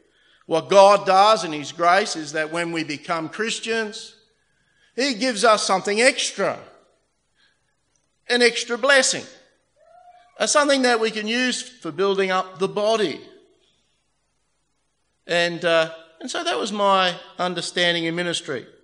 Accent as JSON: {"language": "English", "region": "Queensland", "country": "Australia", "tie": "born or raised there", "said": "When I was growing up in Queensland, I had periods of sickness"}